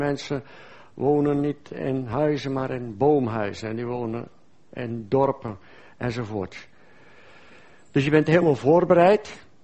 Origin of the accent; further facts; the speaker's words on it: Netherlands; moved away as an adult; En dat is Nederland. Dat is mijn vaderland.